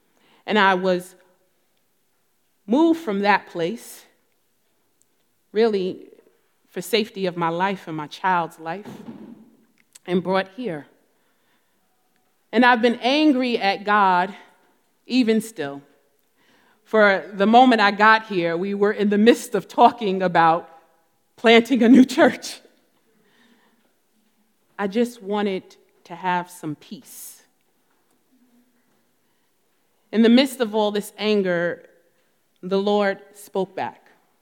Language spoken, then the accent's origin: English; Newark, New Jersey, United States; I'm from Newark, New Jersey. That's the city. I don't like a whole bunch of grass and being outside.